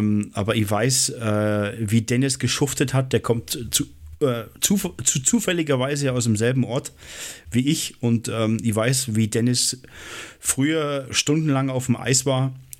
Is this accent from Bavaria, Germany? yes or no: yes; Bavaria, Germany; ich bin auch Allgäuer.